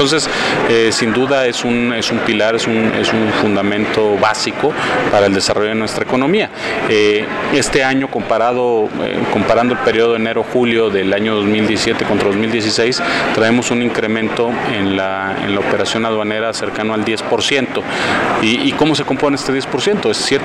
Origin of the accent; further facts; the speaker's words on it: Mexico; Ahora ya voy no solamente como candidato mexicano, sino como candidato de la región